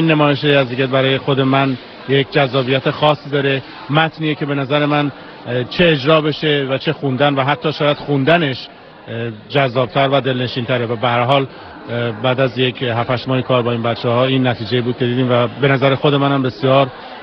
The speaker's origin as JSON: {"language": "Persian", "country": "Iran", "moved": "as an adult", "lives_now": "San Diego, United States", "said": "فهمیدن که اهل تئاتر هستم، از ایران اومدم"}